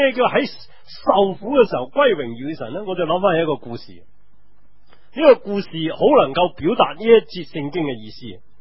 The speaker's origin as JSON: {"language": "Cantonese", "region": "Guangdong", "country": "China", "said": "咁我哋中国人好多时候咧都真系噶"}